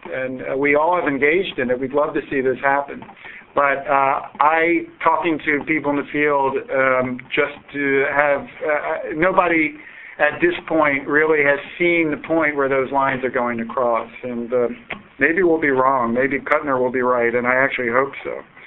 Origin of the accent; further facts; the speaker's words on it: Baltimore, Maryland, United States; My hometown paper, the Baltimore Sun, used to be a very formidable paper